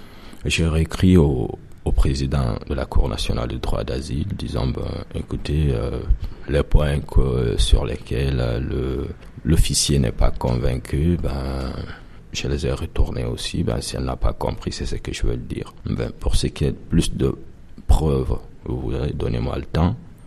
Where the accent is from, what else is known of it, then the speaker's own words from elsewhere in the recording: Guinea; now in France; pourquoi j'ai quitté la Guinée